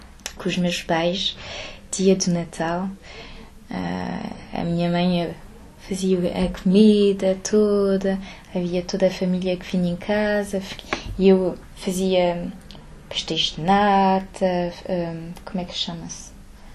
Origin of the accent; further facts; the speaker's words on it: Portugal; now in Paris, France; eu vivo em Paris, mexe-se muito culturalmente e encontramos muitas pessoas. E como sou também português, as duas.